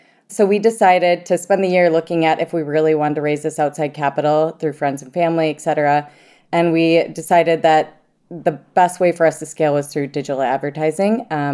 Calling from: Minneapolis, Minnesota, United States; I am calling in from Minneapolis, Minnesota

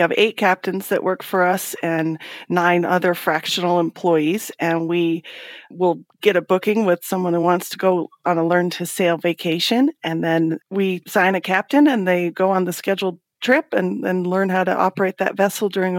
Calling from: Montana, United States; I'm calling from Montana today.

